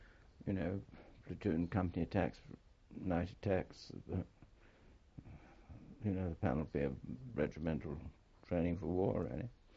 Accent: England, United Kingdom; Although I had no idea about the being an Englishman, I hadn't really understood the significance of it

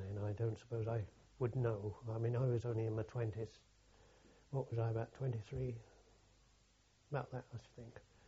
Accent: London, United Kingdom; I was from London

